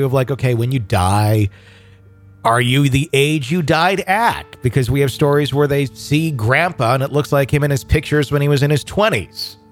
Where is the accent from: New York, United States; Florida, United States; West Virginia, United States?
West Virginia, United States; born there; I was born in West Virginia, and before I was born, my parents lived alone in a tiny house away from everyone and everything.